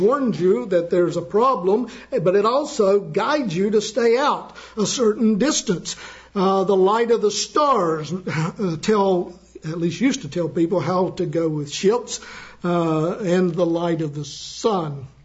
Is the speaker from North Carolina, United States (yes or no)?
yes; North Carolina, United States; born there; I was born in North Carolina, and as a boy, I had a coon dog that you would chase raccoons with.